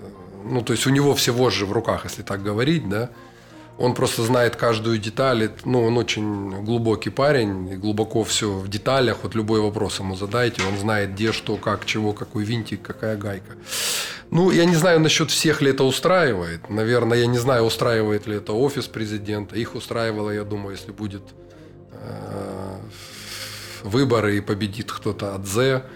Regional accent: Kharkiv, Kharkiv Oblast, Ukraine; Ну, я как харьковчанин, ну, который занимаюсь в Харькове только меценатством уже на протяжении там 20 лет

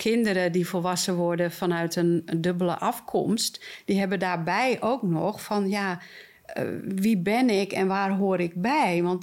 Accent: Amsterdam, North Holland, Netherlands; En vooral, ik ben in Amsterdam opgegroeid.

